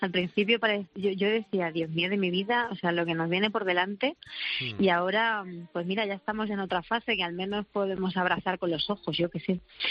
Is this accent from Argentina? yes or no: no; Letur, Castilla-La Mancha, Spain; yo nací en Albacete, pero sí. Ajá. Que es verdad que me criaba ahí en Letur. Y entonces, pues yo siempre que acudo a mi raíz, pues hablo de Letur y de la Sierra del Segura.